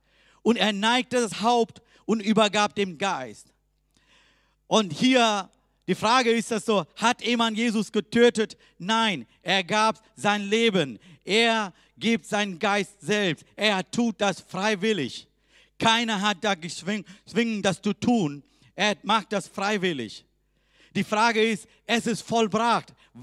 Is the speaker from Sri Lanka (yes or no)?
yes; Sri Lanka; now in Germany; Ich komme aus Sri Lanka